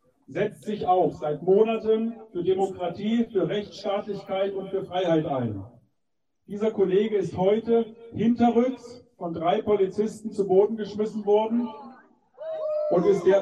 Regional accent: Leipzig, Saxony, Germany; Ich komme hier aus Leipzig.

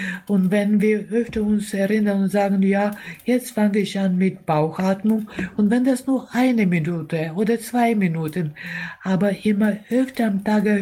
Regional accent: Ukraine; in der Ukraine, in meiner Heimat

